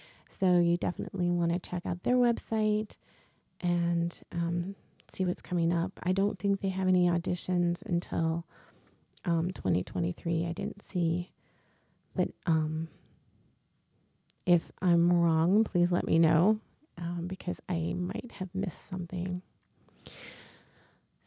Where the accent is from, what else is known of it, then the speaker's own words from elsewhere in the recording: Champaign, Illinois, United States; I grew up in Faith United Methodist Church here in Champaign, and my mom and my dad were very busy volunteering for things.